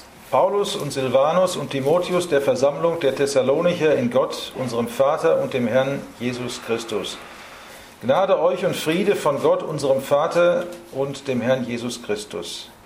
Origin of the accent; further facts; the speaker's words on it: Wetter an der Ruhr, North Rhine-Westphalia, Germany; Ich komme aus Wetter an der Ruhr in Westfalen.